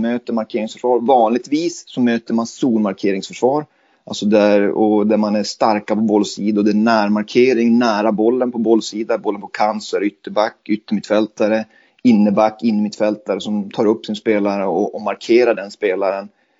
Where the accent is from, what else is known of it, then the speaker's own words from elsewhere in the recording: Luleå, Norrbotten County, Sweden; så flyttade vi sen hem till Luleå där jag bor, och det är min hemstad.